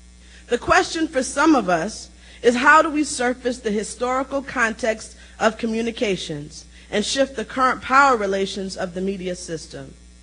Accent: New York, United States; born there; I was born in New York into a childhood marked by the language of super predators and welfare moms 31 years ago.

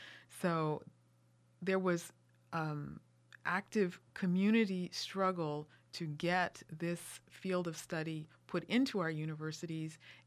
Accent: California, United States; But when I was growing up in California, smothered chicken, that's what we used to get.

